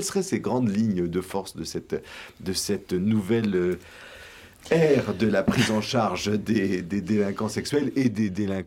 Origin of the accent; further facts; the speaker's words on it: France; de la manière dont, chez nous en France, je crois, je parle sous votre contrôle